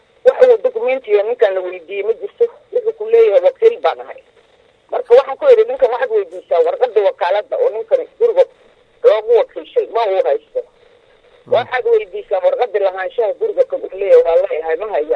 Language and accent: Somali; Mogadishu, Banaadir, Somalia; guri aan leeyahay oo ku yaala degmada xamar jajab oo aan ku dhashay ku soo koray